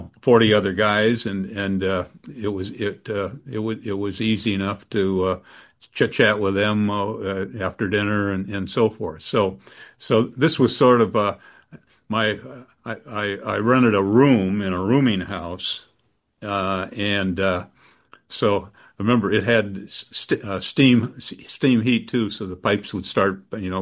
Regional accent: Belvedere, United States; First job out of law school, and the only job was to come back to Belvedere.

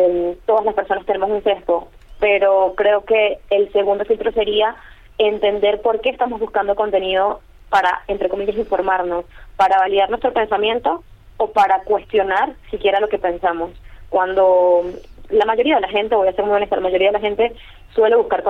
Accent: Venezuela; al saber de hecho que soy venezolana

